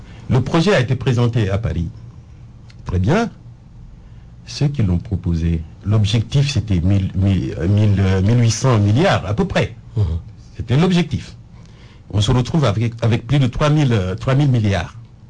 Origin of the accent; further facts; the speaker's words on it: Tambacounda, Senegal; je suis natif de Tamba